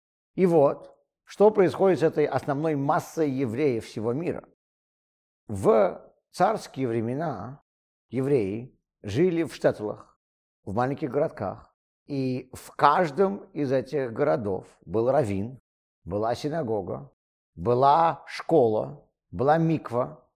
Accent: Leningrad, Saint Petersburg, Russia; я из страны, которой уже нету, из города, которого уже нету. Я из Ленинграда. Ленинграда уже на карте нету.

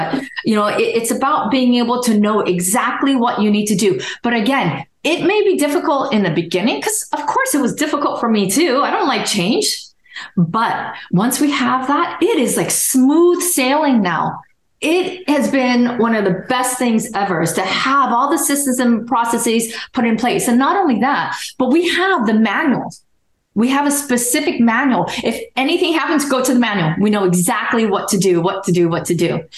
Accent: San Francisco, California, United States; also born or lived in Portugal; I was born in Portugal and I was raised in San Francisco. So my single mother with three children brought us over and we were raised in San Francisco.

